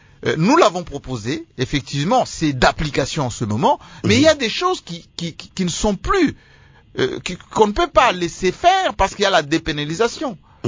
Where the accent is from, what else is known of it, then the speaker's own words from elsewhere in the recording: Kasaï, DR Congo; Chez nous, au Kassai, moi je suis du Kassai